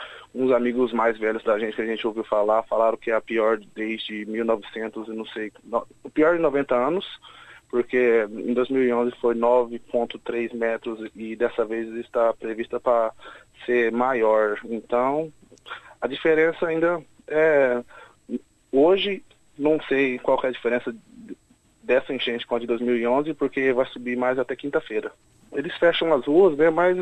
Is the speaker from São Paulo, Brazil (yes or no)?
no; Três Lagoas, Mato Grosso do Sul, Brazil; moved away; Eu sou de Mato Grosso do Sul, Três Lagoas.